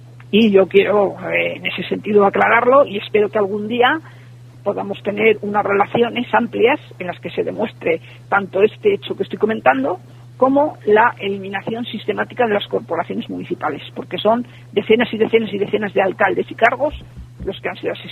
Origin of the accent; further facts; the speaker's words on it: Tudela de Duero, Castile and León, Spain; En mi pueblo, en Tudela de Duero